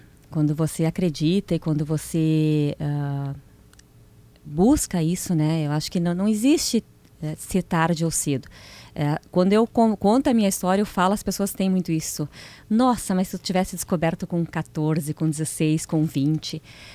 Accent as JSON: {"language": "Portuguese", "town": "Morro Reuter", "region": "Rio Grande do Sul", "country": "Brazil", "said": "eu sou de Morro Reuter, mas eu treino muito na cidade de Dois Irmãos"}